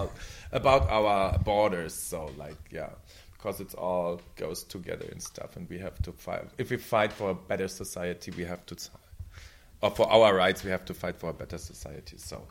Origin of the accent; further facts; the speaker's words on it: Berlin, Germany; I'm a Berlin girl, yeah. I'm from Berlin.